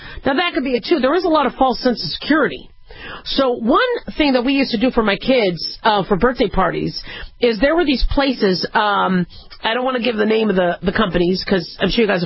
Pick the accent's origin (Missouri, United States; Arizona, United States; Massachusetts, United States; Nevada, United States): Arizona, United States; Phoenix; Now, mind you, I grew up in Phoenix, Arizona for most of my childhood. So there was a lot of cacti and not a lot of trees